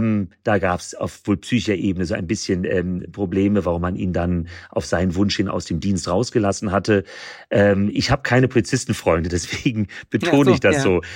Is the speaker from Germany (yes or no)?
yes; Munich, Bavaria, Germany; alle kommen wir aus München.